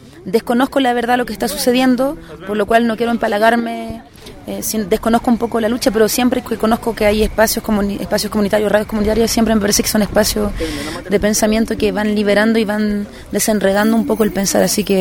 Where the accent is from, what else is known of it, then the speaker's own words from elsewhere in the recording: Chile; now in Mexico; vengo de Chile, soy música.